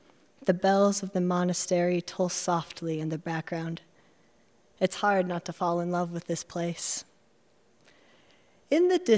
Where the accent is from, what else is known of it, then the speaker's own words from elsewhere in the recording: Madison, Wisconsin, United States; I'm from Madison, Wisconsin